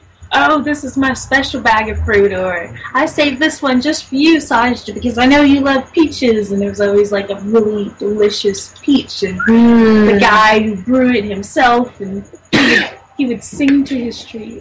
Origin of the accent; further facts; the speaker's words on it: New York, United States; because I'm a Navy brat, so I've lived on every coast to be near the ocean. Growing up in New York